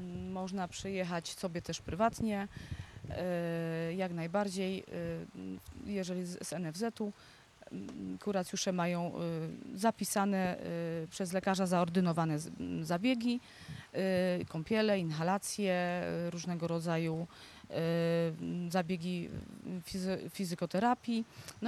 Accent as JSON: {"language": "Polish", "town": "Szczawnica", "region": "Lesser Poland", "country": "Poland", "tie": "born or raised there", "said": "Ja tutaj jestem od urodzenia. Pani jest... Mieszkam w Szawnicy, urodziłam się w Szawnicy."}